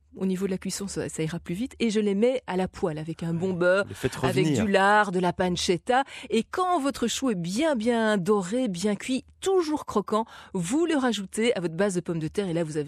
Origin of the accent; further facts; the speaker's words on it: Belgium; On est plutôt sur la pomme de terre chez nous en Belgique.